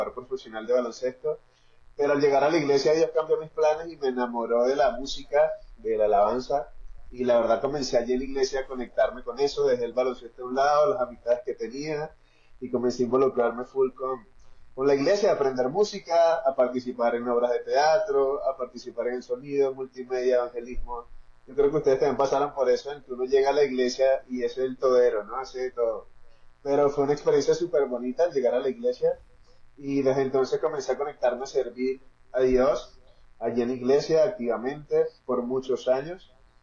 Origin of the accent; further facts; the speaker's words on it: Venezuela; now in Bogotá, Colombia; yo soy cristiano hace ya 10 años, bueno, soy venezolano, en este momento vivo en Bogotá, Colombia.